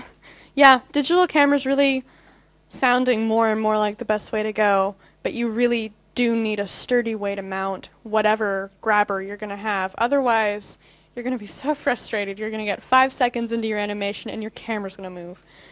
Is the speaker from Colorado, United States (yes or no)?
yes; Colorado, United States; I'm from Colorado. Hey, I'm not complaining.